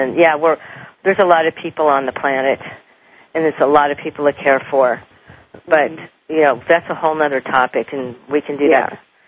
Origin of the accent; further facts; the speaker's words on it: Detroit, Michigan, United States; born there; By the way, I was born in Detroit, Michigan.